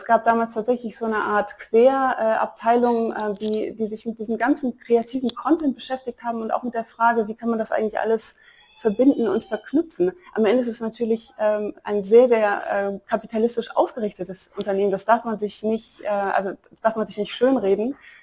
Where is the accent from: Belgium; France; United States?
Belgium; Brussels, Brussels-Capital Region; Also ich bin aufgewachsen in Belgien, hatte gar nicht so viel Anbindung an Deutschland, bis auf tatsächlich die familiäre Herkunft und hatte einen sehr leidenschaftlichen Kunstlehrer in der Schule dort in Brüssel